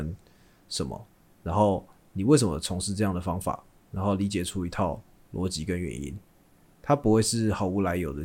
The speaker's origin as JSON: {"language": "Chinese", "country": "Taiwan", "said": "其实你说我们身为台湾人"}